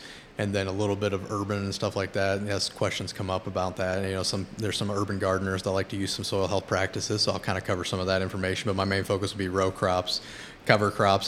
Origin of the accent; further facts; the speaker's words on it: Missouri, United States; So, I grew up in Missouri, and I went to University of Missouri for undergrad.